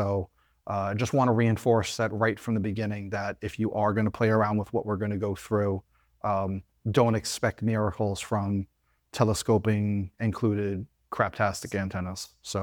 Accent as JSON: {"language": "English", "town": "Bethpage", "region": "New York", "country": "United States", "tie": "born or raised there", "said": "I grew up in Bethpage, where Grumman is"}